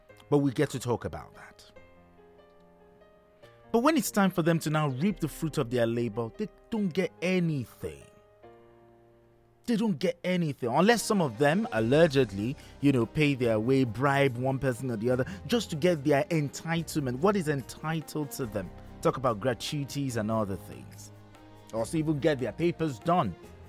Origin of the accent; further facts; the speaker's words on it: Nigeria; I'm also a Nigerian